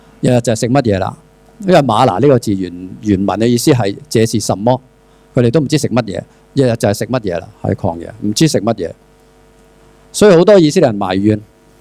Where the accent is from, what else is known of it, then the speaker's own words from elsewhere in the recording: Hong Kong; 哇，好啊，这个人可以领导我们香港人啊，领导我们中国人啊